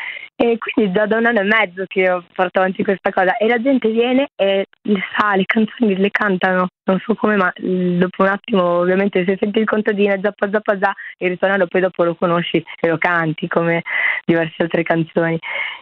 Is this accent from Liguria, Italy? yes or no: yes; Sanremo, Liguria, Italy; now in Turin, Italy; che io sono di Sanremo, sto a Torino